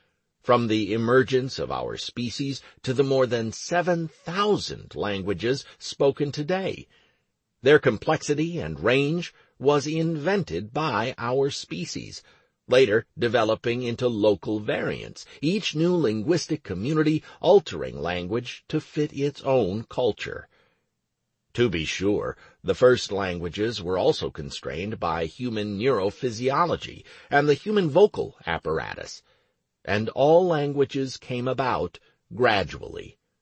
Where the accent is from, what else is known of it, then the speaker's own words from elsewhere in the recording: California, United States; All of my life, from my earliest years growing up on the Mexico-California border, languages and cultures have fascinated me.